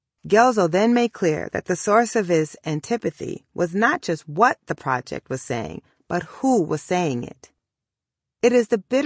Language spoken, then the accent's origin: English; Iowa, United States; including in my home state of Iowa and my dad's home state of Mississippi.